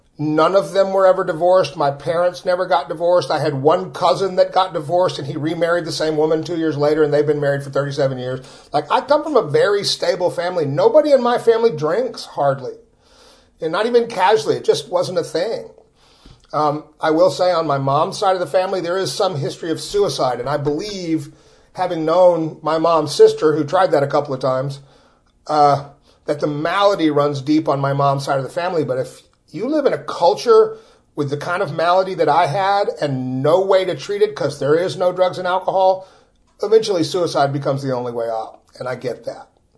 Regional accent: Austin, Texas, United States; I'm actually from Austin. There's like 10 of us that are actually born here. I'm one of them.

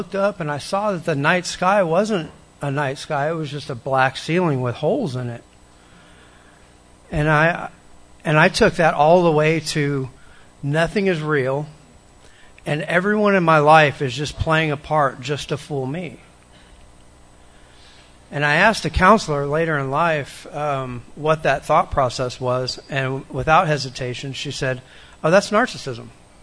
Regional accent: Austin, Texas, United States; I grew up in Austin. To a very religious household. We moved around a lot.

